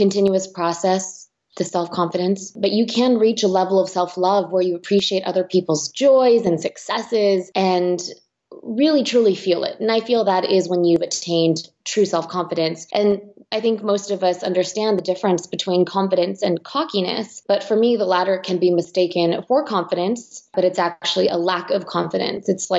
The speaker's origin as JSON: {"language": "English", "region": "California", "country": "United States", "tie": "born or raised there", "said": "Taiwanese American. So yeah, born and raised in the Bay Area, lots of family in Taiwan."}